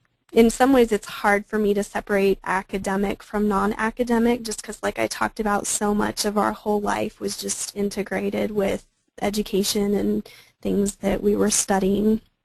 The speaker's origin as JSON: {"language": "English", "region": "South Dakota", "country": "United States", "tie": "born there", "also_born_or_lived": "Germany", "lives_now": "Kansas, United States", "said": "I am a military brat. I didn't move nearly as much as a lot of people did. I was born in South Dakota and then lived in Germany and then here in Kansas."}